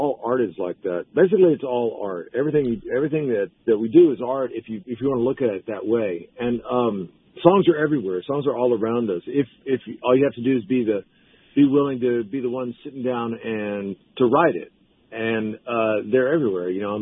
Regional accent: Texas, United States; I'm an Anglo from Texas, and I grew up on a farm and stuff.

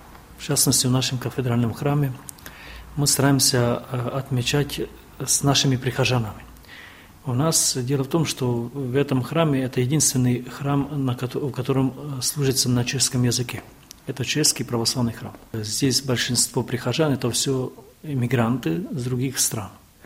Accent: Western Ukraine, Ukraine; moved away as an adult; now in Czechia; Я приехал в Чехию, уже будет 13 лет летом.

